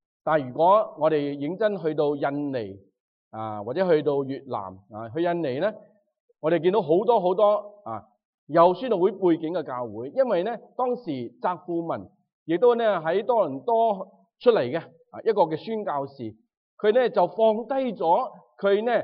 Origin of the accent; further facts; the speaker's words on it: Guangdong, China; 我们自己同声同气，我们广东人